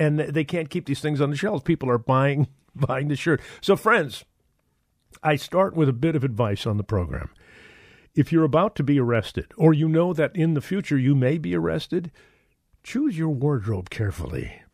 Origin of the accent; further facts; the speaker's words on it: Detroit, Michigan, United States; And I think it goes back to when I was growing up in Detroit.